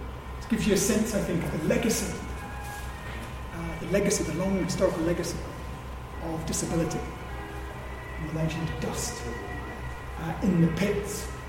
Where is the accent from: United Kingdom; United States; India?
United Kingdom; Coventry, West Midlands; Sorry, I can't do the Scottish accent, guys. I'm from Coventry, so I'm not going to attempt it.